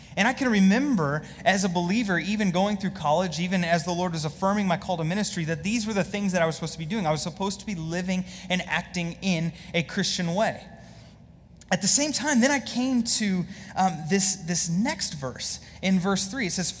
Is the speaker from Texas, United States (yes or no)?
yes; Allen, Texas, United States; my story is that I actually grew up in this area. So I was born and raised in Allen.